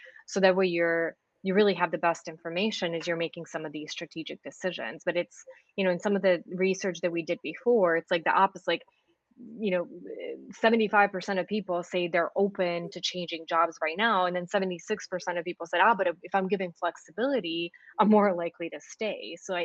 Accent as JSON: {"language": "English", "country": "Serbia", "said": "You might have tried to ask my, you know, guess my accent. You would have no idea that I'm Serbian."}